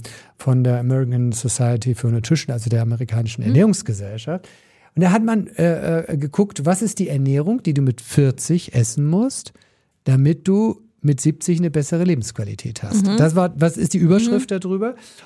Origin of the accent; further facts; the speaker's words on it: Schleswig-Holstein, Germany; also born or lived in Hamburg; Ich bin Holsteiner, Hamburger. Tatsächlich bin ich auch mit Fisch halt groß geworden.